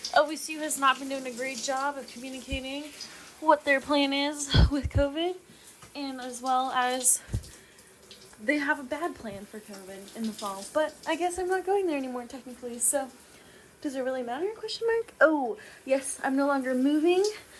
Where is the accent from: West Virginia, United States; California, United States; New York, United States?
California, United States; since I'm from California, I have to sign up for mail voting early.